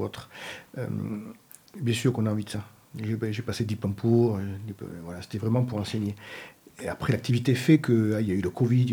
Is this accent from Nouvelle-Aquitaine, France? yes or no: yes; Nouvelle-Aquitaine, France; born there; Ah oui, je suis né à Périgord.